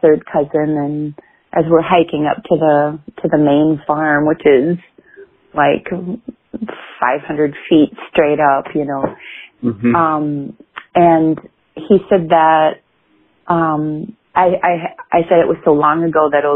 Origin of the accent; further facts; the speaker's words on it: Wayzata, Minnesota, United States; Yeah, so I grew up here in Minnesota. I was born in the house my parents still live in, just on the outskirts of Minneapolis, Minnesota. And went to school in Minnesota.